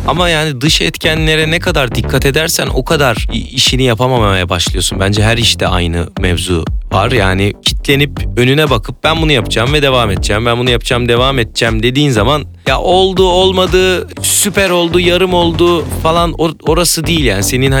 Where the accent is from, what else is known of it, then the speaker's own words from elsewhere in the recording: Istanbul, Turkey; İstanbulluyum. Dedem, annem, babam, dedem, dedelerim yani. Anne tarafı, baba tarafı. Evet. Bir tek büyük anneannem var. O Giresun'dan İstanbul'a göç.